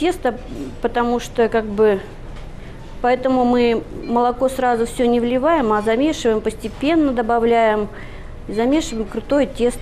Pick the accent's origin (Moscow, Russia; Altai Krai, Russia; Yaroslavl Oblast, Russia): Yaroslavl Oblast, Russia; Yaroslavl; born there; Родилась в Ярославле.